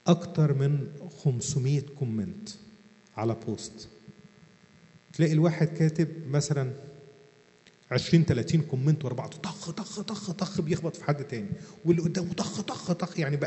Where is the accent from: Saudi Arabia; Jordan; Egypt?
Egypt; احنا كمصريين